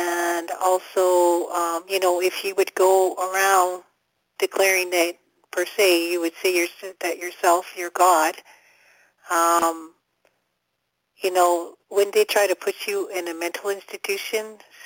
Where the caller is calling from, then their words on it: Canada; Hi, I'm calling from Canada.